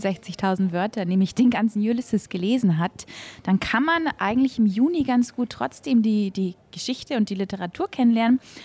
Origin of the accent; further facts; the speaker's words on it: Ireland; Bei uns in Irland sagt man dazu übrigens Sláinte.